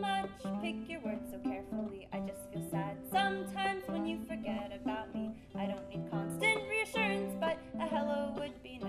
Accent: California, United States; We're from California and we're on tour with …. We've been out for about 5 weeks.

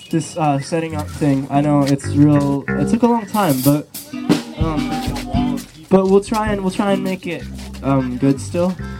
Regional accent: Phoenix, Arizona, United States; We're really glad to play in California. We're from Phoenix, Arizona, and this is like our third time coming to play nature shows here.

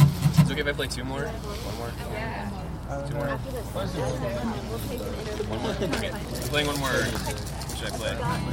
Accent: Arizona, United States; We're here from Arizona, and we're having a really good time in California.

